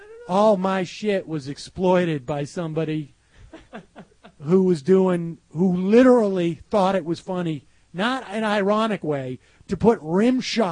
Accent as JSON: {"language": "English", "region": "Massachusetts", "country": "United States", "said": "I'm from Massachusetts. We say RapeScan."}